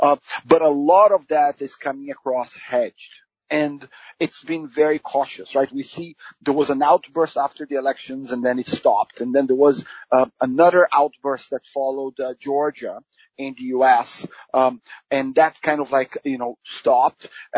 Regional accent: Brazil; English is a second language; I grew up in Brazil

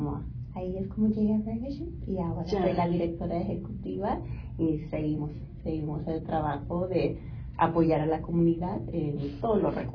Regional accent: El Paso, Texas, United States; yo soy hija de papás inmigrantes mexicanos. Uh-huh. Yo nací en El Paso, Texas, en la frontera. Y yo me crié como varios hijos de inmigrantes de México

